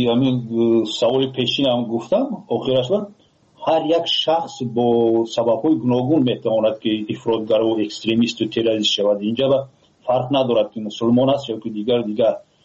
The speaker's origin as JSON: {"language": "Persian", "country": "Tajikistan", "said": "فخر کنند تاجیکان که ما تاجیک هستیم"}